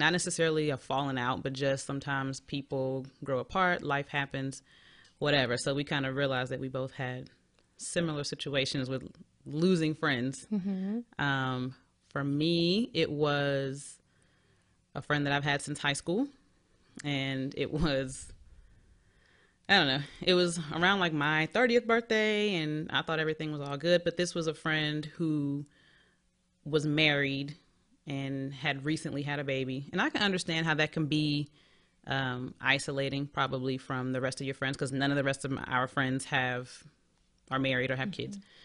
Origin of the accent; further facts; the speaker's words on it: Charlotte, North Carolina, United States; I am from Charlotte, raised in Charlotte, not born in Charlotte.